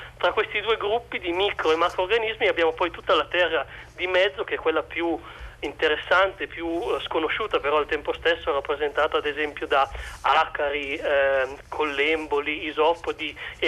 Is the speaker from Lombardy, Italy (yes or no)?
no; Piedmont, Italy; io sono piemontese, quindi nella zona delle Langhe.